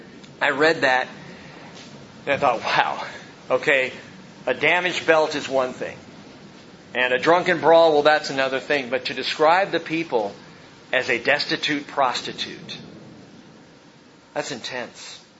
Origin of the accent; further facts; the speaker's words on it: California, United States; I grew up in Southern California. You lived on the beach because you wanted to be dark.